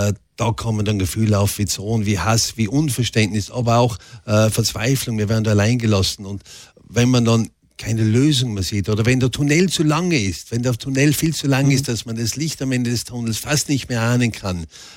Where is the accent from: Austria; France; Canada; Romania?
Austria; Tyrol; Auch wir, zum Beispiel bei mir daheim im hinteren Ötztal